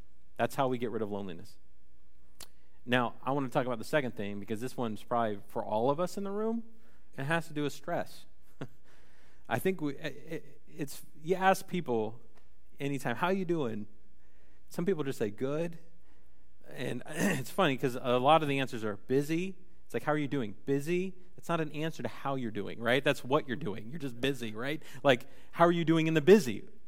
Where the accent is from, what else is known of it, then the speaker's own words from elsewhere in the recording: Bowling Green, Ohio, United States; born there; I was born in Bowling Green, Ohio. It's the flattest part of the state, okay?